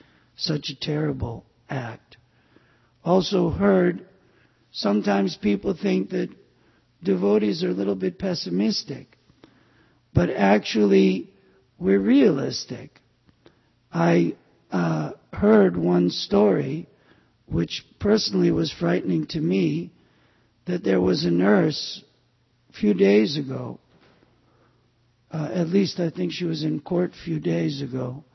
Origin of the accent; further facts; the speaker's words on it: Illinois, United States; Don't take offense. I'm from the Midwest also. I'm from Illinois.